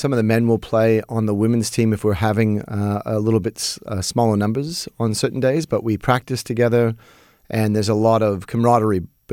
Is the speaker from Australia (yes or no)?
yes; Australia; now in United States; I'm from Australia originally, and so I grew up with the game, but didn't really play a lot actually until I came to the States.